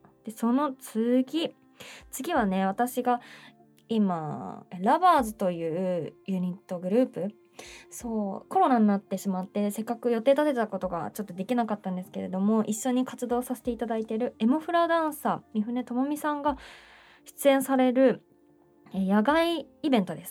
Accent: Saitama, Japan; 私は地元の埼玉スーパーアリーナで

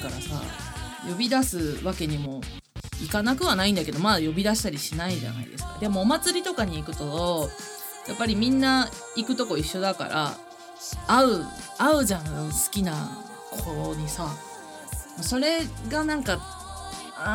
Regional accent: Naruto, Tokushima, Japan; 阿波踊りだとさ、うちの地元鳴門は3日間あって、プラス1日別で花火大会があって

